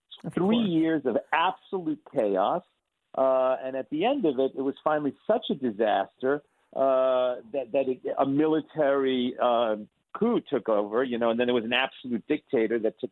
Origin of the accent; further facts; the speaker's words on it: New York, United States; But please, New Yorkers, and I grew up in New York, vote against this man.